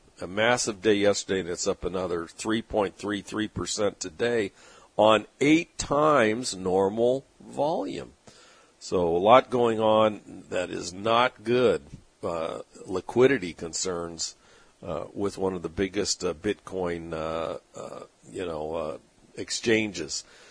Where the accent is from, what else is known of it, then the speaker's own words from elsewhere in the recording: San Diego, California, United States; Growing up in the San Diego area, there would be a lot of people in San Diego that would cross the border